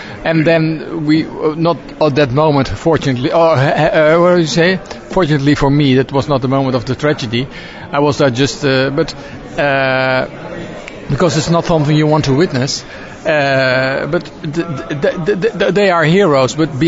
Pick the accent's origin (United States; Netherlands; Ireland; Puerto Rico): Netherlands; English is a second language; I'm from Holland